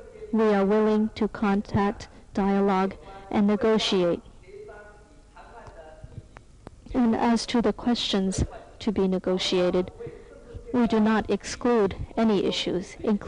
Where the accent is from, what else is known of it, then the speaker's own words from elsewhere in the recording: Taiwan; I come from Taiwan. I am a son of the land of Taiwan.